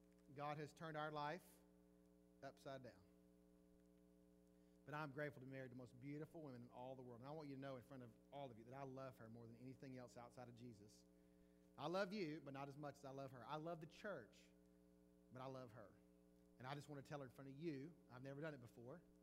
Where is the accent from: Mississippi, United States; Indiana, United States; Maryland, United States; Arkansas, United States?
Mississippi, United States; Jackson; moved away; also born or lived in Baton Rouge; When I moved to Baton Rouge, Louisiana in 1997. I grew up in Jackson, Mississippi. I grew up an Ole Miss fan my entire life.